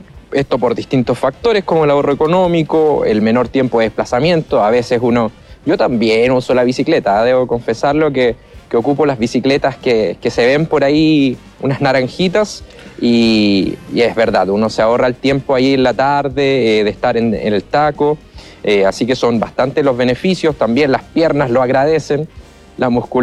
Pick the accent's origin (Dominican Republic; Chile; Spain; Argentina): Chile; Tirúa, Biobío; está bastante agradable para un sureño como yo, del Biobío